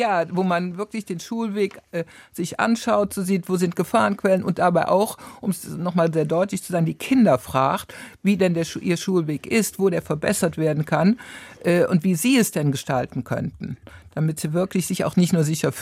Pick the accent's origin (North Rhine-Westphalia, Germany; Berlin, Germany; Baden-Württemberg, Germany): North Rhine-Westphalia, Germany; Cologne; ich bin ja aus Köln